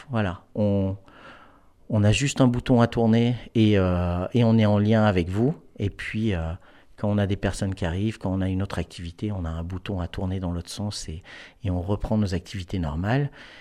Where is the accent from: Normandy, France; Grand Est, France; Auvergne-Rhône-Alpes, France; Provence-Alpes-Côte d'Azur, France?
Auvergne-Rhône-Alpes, France; de l'autre côté du Glandas, de là où je viens. Je suis originaire du Trièves